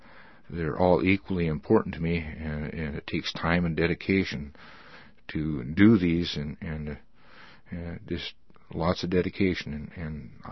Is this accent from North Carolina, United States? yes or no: no; Wrangell, Alaska, United States; I was born and raised here in Wrangell. I went to Wrangell High School. I've been involved in business in Wrangell for over 30 years with my brother and my family